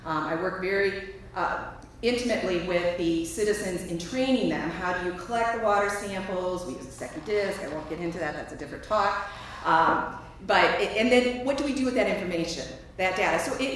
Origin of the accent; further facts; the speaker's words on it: Cleveland, Ohio, United States; You know, I'm from Cleveland, Ohio.